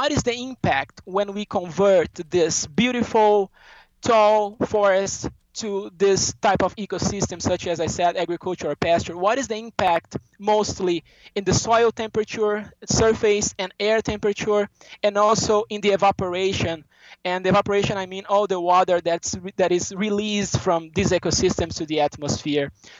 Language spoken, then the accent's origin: English; South Region, Brazil; I was born in South Brazil, so I finished my undergrad there, and then I moved to the Brazilian Space Agency, which is in Sao Paulo State, and then I got there, you know, I'm from South Brazil